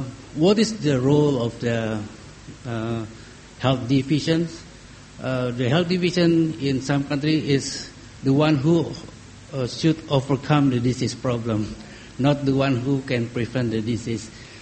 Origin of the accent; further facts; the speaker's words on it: Indonesia; English is a second language; from Indonesia.